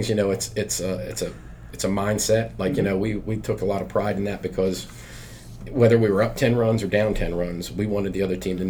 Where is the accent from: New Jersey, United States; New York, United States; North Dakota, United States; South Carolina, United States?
New Jersey, United States; I said, I'm from Jersey, man. I don't know.